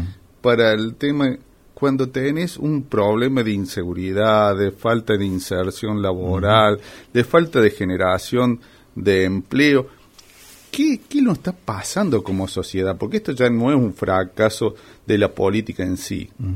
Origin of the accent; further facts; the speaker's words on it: Argentina; ¿Qué nos pasa a nosotros como los argentinos?